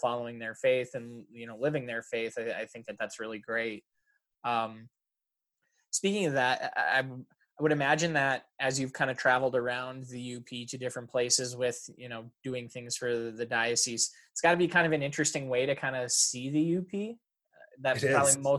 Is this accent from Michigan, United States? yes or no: yes; Michigan, United States; accent: Yooper; so she kind of will poke fun at my accent every now and then when my Uper slang gets real thick.